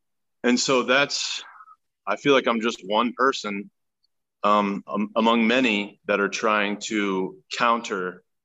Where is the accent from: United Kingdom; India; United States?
United States; Kansas City, Missouri; I grew up in the Midwest out here. I grew up on about 40 acres with my parents out here just outside of Kansas City.